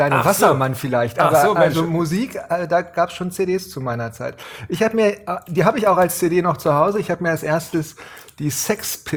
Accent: Gifhorn, Lower Saxony, Germany; also born or lived in Berlin; now in Hanover, Germany; Und dann bin ich aufgewachsen, groß geworden in Gifhorn und bin zum Studieren nach Hannover gekommen. Ja. Also ich bin etwa mein halbes Leben jetzt Hannoveraner, war noch mal einen kurzen Moment, ein paar Jahre in Berlin, aber seit Studium mit dieser einen Unterbrechung in Hannover.

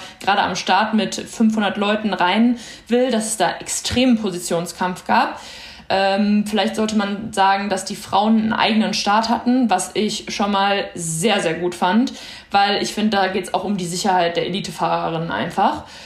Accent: Aachen, North Rhine-Westphalia, Germany; born there; ich komme auch tatsächlich aus der Region gebürtig, aus der Nähe von Aachen.

